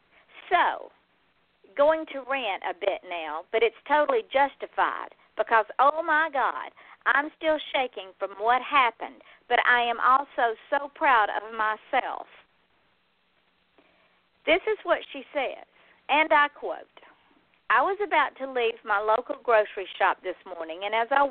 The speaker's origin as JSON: {"language": "English", "region": "the South", "country": "United States", "tie": "born or raised there", "said": "Now, I am born and bred in the South"}